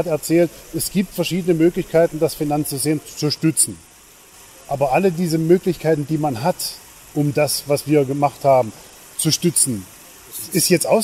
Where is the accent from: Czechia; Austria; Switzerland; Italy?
Czechia; German is a second language; Bei uns in Tschechien gibt es dieselben Firmen wie bei euch.